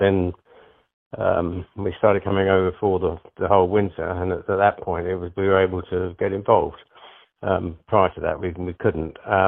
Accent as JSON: {"language": "English", "country": "United Kingdom", "said": "And being British helps, of course."}